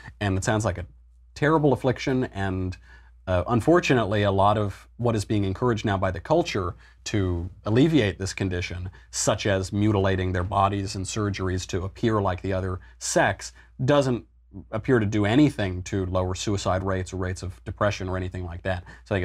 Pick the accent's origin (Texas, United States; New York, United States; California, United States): New York, United States; And I come from New York and I've hung out with a lot of New York Republicans.